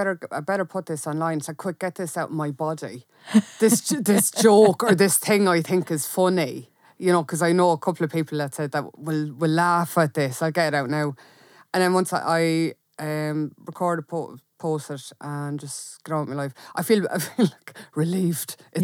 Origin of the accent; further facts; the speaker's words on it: Ireland; it's just part of being Irish and putting yourself down